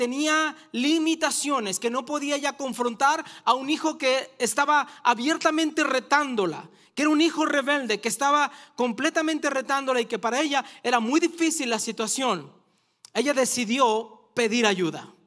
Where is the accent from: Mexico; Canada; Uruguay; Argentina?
Mexico; Y así como todo buen padre, yo que soy mexicano, así me dan ganas de voltearle uno, pero no se lo volteo.